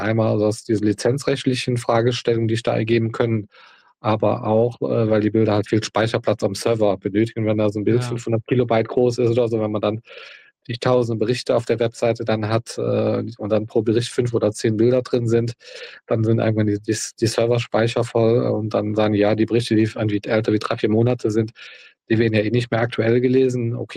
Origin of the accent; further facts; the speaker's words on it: Eifel, Germany; Ich kannte hier bei uns im Ort, in der Eifel, wo ich aufgewachsen bin, gab es einen Fußballverein.